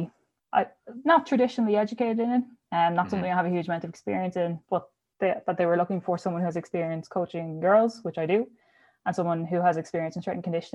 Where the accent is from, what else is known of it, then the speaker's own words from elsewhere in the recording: Dublin, Leinster, Ireland; I'm originally from Dublin, so I did an undergrad in IT Blanchardstown in sports coaching.